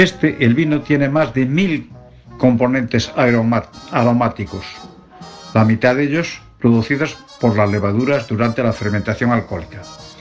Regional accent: Ribeiro, Galicia, Spain; born there; Yo, que nací en el Ribero, los únicos ingresos de la casa era la venta del vino.

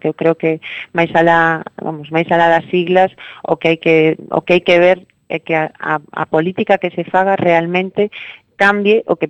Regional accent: Galicia, Spain; como galegos e galegas deberíamos irrumpir con forza no escenario estatal, con voz propia

